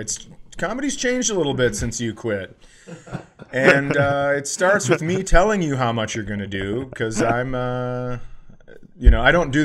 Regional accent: Coeur d'Alene, Idaho, United States; It's America. America fucking rules. And I'm from Coeur d'Alene.

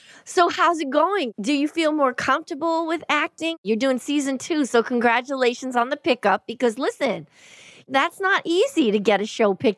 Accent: Boston, Massachusetts, United States; I grew up in Boston and you had to be really tough.

